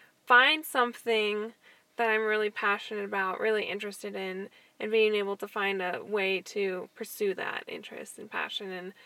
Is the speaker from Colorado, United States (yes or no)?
yes; Colorado, United States; Growing up in Colorado, it was always a great opportunity.